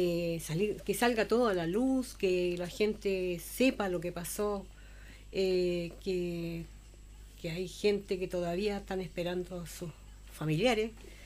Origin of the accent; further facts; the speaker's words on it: Buin, Santiago Metropolitan Region, Chile; moved away as an adult; now in Coquimbo, Chile; Yo realmente no soy de acá de Coquimbo, de la cuarta región, pero ya hace como 30 años que estoy acá. Yo vivía en Maipo, en la comuna de Buin.